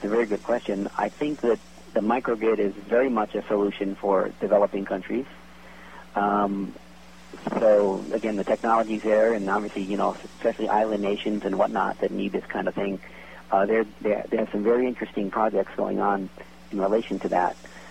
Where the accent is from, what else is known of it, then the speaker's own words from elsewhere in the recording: Hawaii, United States; Well, you know … is a Hawaiian name, and I grew up in Hawaii, so obviously my heart goes to Hawaii